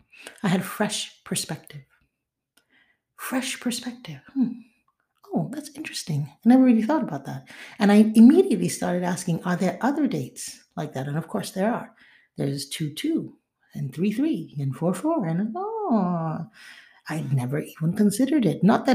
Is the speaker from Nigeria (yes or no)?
yes; Nigeria; also born or lived in United States; for me, growing up in Nigeria, but being born here, I remember when I first moved back to Nigeria, I was old enough, I was in elementary school